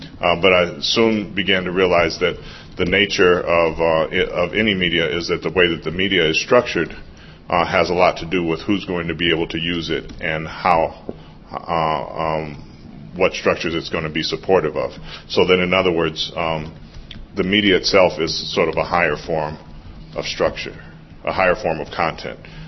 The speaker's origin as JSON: {"language": "English", "region": "California", "country": "United States", "tie": "born or raised there", "said": "And I was raised in California during the what was called the Black Arts Movement"}